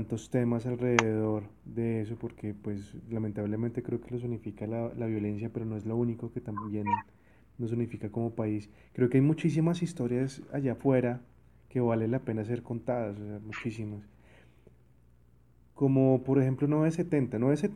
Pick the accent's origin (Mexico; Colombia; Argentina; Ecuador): Colombia; el cuestionamiento que tenemos como colombianos